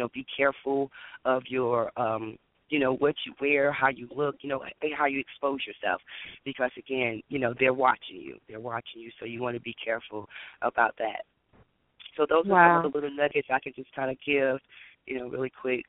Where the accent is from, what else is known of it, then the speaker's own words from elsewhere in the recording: Raleigh, North Carolina, United States; I am from Raleigh, North Carolina.